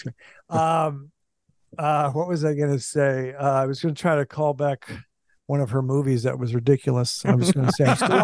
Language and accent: English; Minnesota, United States; Because I had to play hockey growing up in Minnesota, and it was a big deal to skate backwards.